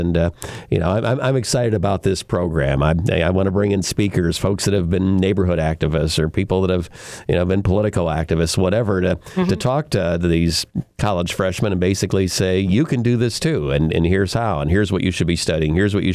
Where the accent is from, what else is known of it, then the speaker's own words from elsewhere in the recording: Bloomington, Indiana, United States; born there; But so I was born in Bloomington, and actually, the apartment I've got now is right across the street from where I live from birth to 9 months old or something.